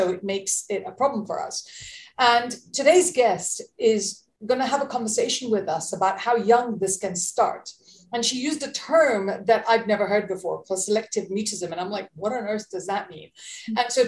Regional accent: India; I remember, because I'm Indian and I grew up in an Indian community

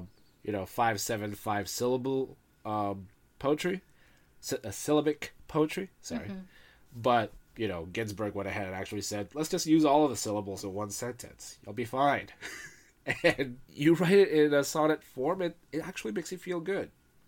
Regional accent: North Hollywood, California, United States; You know, growing up in North Hollywood, everybody loved Bukowski, and I got so sick of him.

